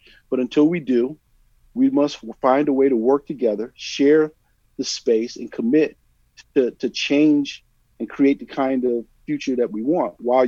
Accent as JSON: {"language": "English", "town": "Bessemer", "region": "Alabama", "country": "United States", "tie": "born there", "said": "A grandfather, and I was born in Bessemer, Alabama."}